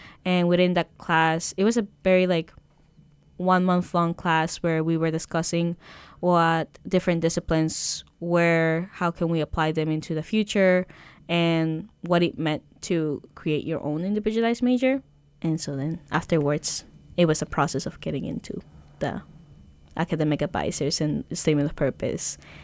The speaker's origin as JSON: {"language": "English", "country": "Peru", "tie": "born or raised there"}